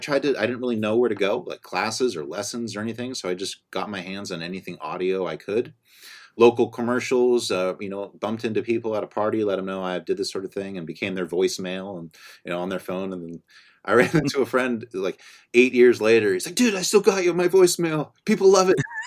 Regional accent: Thousand Oaks, California, United States; I'm from Los Angeles, or I'm from Thousand Oaks, which is right north. In the San Fernando Valley, essentially.

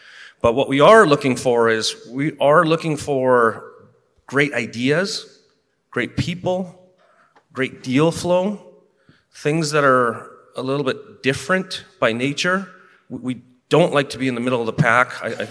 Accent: Canada; moved away; I'm from Canada. I moved down here.

